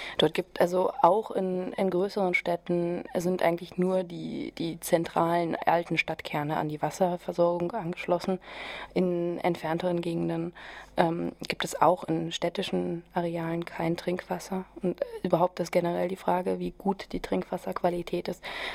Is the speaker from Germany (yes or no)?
yes; Hesse, Germany; Ich komme ja aus der Frankfurter Region